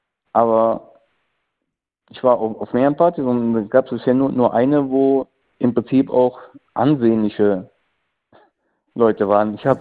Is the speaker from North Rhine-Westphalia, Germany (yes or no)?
yes; North Rhine-Westphalia, Germany; Naja, ich komme aus der Kölner Ecke.